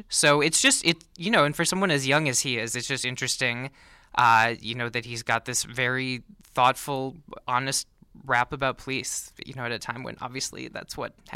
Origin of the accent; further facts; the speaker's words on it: Minnesota, United States; I'm originally from Minnesota